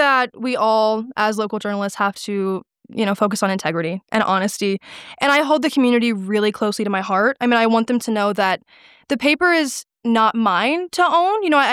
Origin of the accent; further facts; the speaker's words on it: Indiana, United States; Well, I came from Brown County.